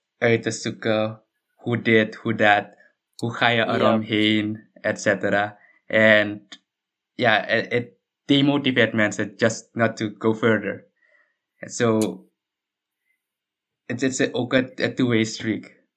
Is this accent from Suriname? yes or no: yes; Suriname; wat heb je ook meegemaakt qua als Surinamer, vooral, want ik heb die journey ook gedaan